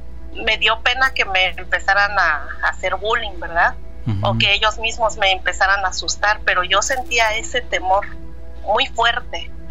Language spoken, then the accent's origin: Spanish; Cuautitlán, State of Mexico, Mexico; Y yo soy de Cuautitlán, Estado de México.